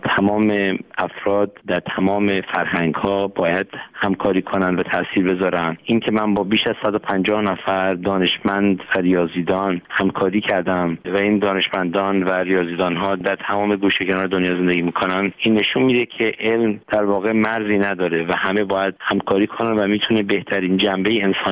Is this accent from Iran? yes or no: yes; Iran; moved away as an adult; now in United States; من در ایران متولد شدم، در یک خانواده با دو برادر دیگه دبیرستان البرز تحصیل کردم، بعد از دبیرستان به آمریکا آمدم برای ادامه تحصیل و از اون موقع بعد اینجا مقیم هستم.